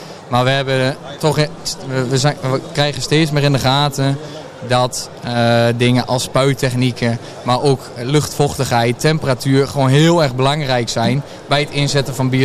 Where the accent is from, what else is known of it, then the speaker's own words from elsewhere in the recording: Overijssel, Netherlands; ik kom uit Twente en daar is de kassenregio, is daar niet zo'n ding.